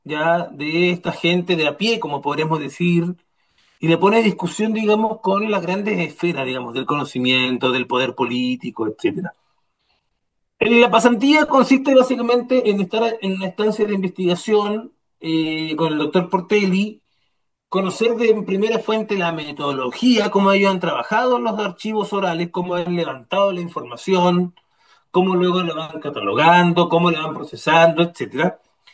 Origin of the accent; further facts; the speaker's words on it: Punta Arenas, Magallanes and Chilean Antarctica, Chile; born there; yo estuve mucho tiempo fuera de Punta Arenas, yo soy puntarenense de nacimiento, pero estuve mucho tiempo fuera, y ahora volver a mi ciudad natal